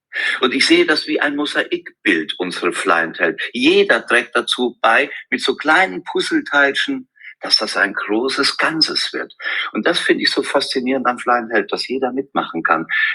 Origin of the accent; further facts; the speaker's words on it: Rhineland-Palatinate, Germany; bin dann von meiner Heimat im Westerwald gestartet